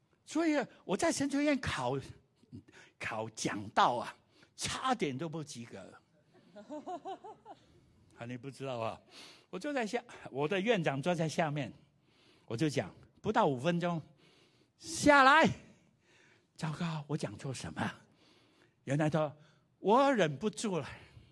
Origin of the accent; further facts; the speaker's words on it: Vietnam; moved away; 我们从越南来，1975年，解放之后，我们说沦陷之后